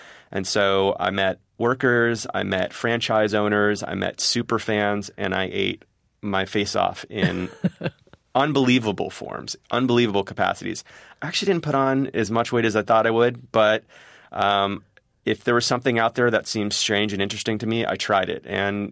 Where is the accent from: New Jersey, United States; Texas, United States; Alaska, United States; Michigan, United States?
Texas, United States; I have nostalgic memories of growing up in Texas, and there's a regional chain there called Whataburger, which every Texan will tell you is the greatest thing on earth.